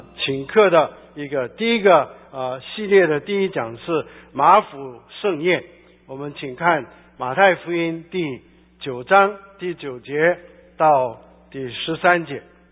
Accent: China; 那我们中国人说，民以食为天啊

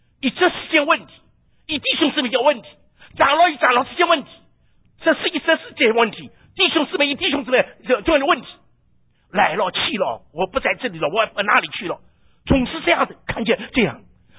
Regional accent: Shanghai, China; 他是人家就是我们上海人叫在豆腐里面找骨头

